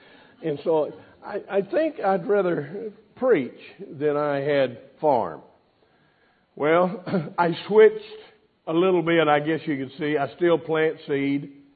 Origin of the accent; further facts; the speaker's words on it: Arkansas, United States; I was raised in Arkansas. I was a rice farmer, believe it or not. My dad was a rice farmer before me